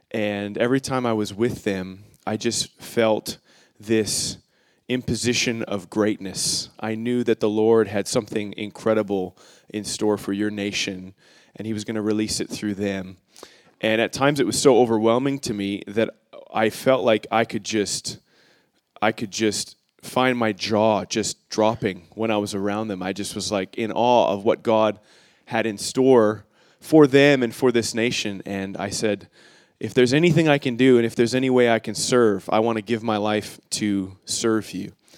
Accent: Canada; Please listen to their funny accents, to my funny accent. We just want to build a bridge between our culture and yours. Everything you've heard about Canada is true. We are raised on maple syrup and bacon.

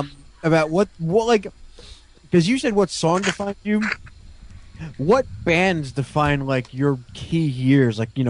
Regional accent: New Jersey, United States; That one, I'm from Jersey, so I got into them early because, you know, they're from Jersey too.

